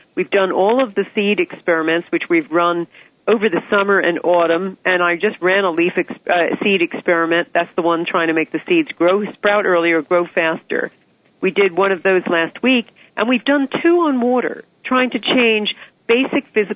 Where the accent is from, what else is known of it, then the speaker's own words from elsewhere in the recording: New Jersey, United States; moved away as an adult; now in United Kingdom; I'm American, and I'm a Jersey girl. I just married a Brit, and I moved over here 20-something years ago.